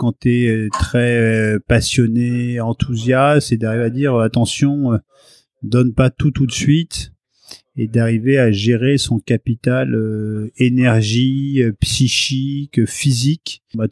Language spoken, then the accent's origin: French; Paris, Île-de-France, France; also born or lived in Fécamp; Moi, je suis né à Paris, je suis un pur parisien. J'ai grandi dans un coin qui était la porte de Clichy à Paris, donc dans le 17e, entre la porte de Clichy et la porte Pouchet.